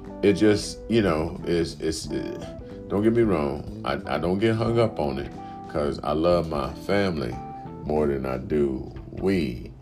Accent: Nebraska, United States; now in Florida, United States; I come from Nebraska. It was very humid there too.

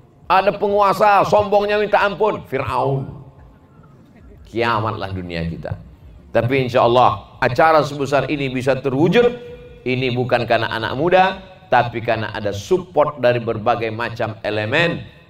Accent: Sumatra, Indonesia; Saya pikir saya disambut orang di Sumatera karena kami satu pulau, kampung halaman saya.

